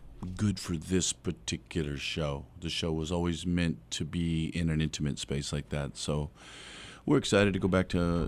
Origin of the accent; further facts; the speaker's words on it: Hawaii, United States; I'm Hawaiian, but I grew up, as a very fair-skinned, Caucasian-looking Hawaiian boy.